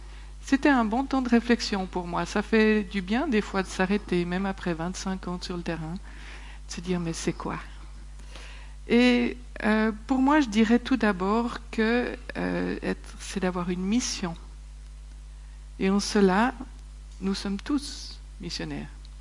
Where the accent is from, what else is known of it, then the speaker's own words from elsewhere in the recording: Saint-Légier, Vaud, Switzerland; Je suis née dans le sud de la France, au pied des Cévennes. J'y ai laissé mon accent parce que quand on est arrivé à Saint-Légier, on se moquait de nous. Alors, sur le chemin de l'école, on s'exerçait à parler vaudois. Après, j'ai grandi là, dans les Hauts.